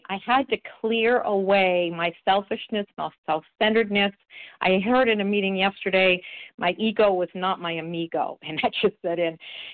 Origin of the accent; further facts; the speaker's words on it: New Hampshire, United States; I'm from New Hampshire.